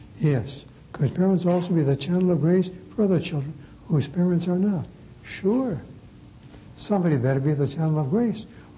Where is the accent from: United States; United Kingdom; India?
United States; How blind we can be to the deepest need of not thousands but millions of our fellow Americans.